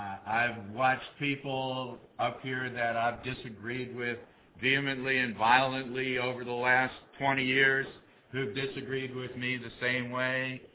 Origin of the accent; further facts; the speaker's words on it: Orlando, Florida, United States; I'm an addict from Orlando.